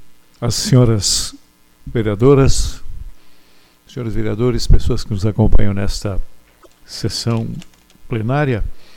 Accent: Uruguaiana, Rio Grande do Sul, Brazil

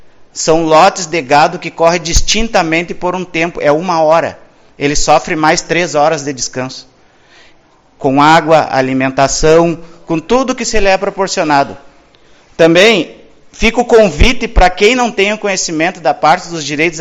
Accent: Uruguaiana, Rio Grande do Sul, Brazil; sou natural de Uruguaiana

